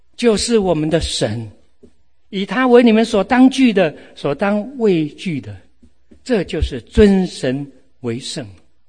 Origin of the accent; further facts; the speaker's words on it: China; 我们中国人比美国人更怕没钱呢。